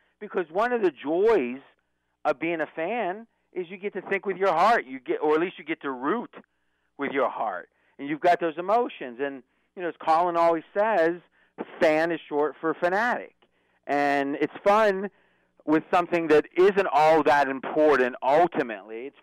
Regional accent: Pennsylvania, United States; I grew up near Pittsburgh.

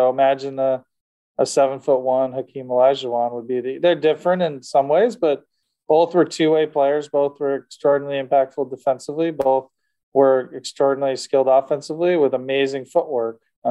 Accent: Cleveland, Ohio, United States; also born or lived in Boston; now in Philadelphia, United States; so I've been in Cleveland growing up, Boston. I was there for 4 years, and now Philadelphia. And I know growing up in Cleveland, 3WE was the radio station.

